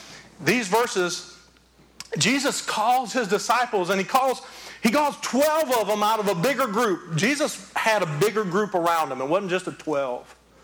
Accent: Detroit, Michigan, United States; Point being, I'm from Detroit anyway, I don't care.

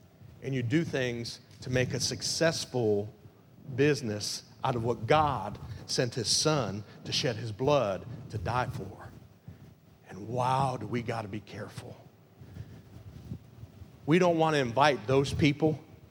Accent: Lincoln Park, Michigan, United States; when I was back in Lincoln Park, my hometown, Michigan.

